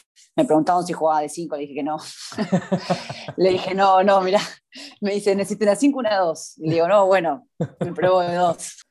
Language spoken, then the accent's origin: Spanish; Saavedra, Buenos Aires Province, Argentina; soy del barrio, soy de Saavedra